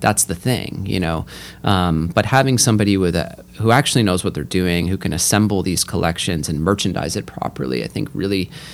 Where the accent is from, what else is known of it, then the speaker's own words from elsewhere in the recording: Northeast, United States; I had always been interested in vintage L.L. Bean growing up in the Northeast.